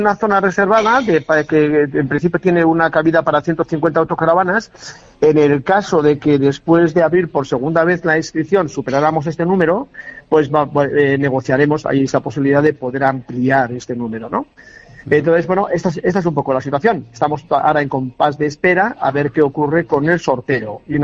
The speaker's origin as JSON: {"language": "Spanish", "town": "Mungia", "region": "Basque Country", "country": "Spain", "said": "De Munguía."}